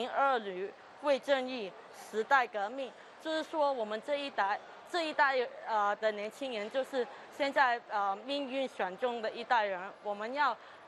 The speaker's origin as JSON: {"language": "Chinese", "country": "Hong Kong", "said": "我们香港人是不会这么容易的，屈服在这一个环境底下"}